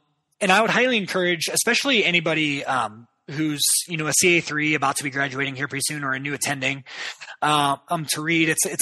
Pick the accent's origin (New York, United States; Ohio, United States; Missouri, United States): Ohio, United States; I'm from Ohio.